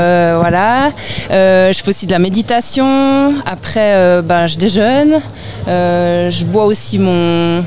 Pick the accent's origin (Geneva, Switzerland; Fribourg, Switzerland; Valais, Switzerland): Valais, Switzerland; C'est une épice, en fait, parce que je suis valaisanne et en Valais, on adore la raclette.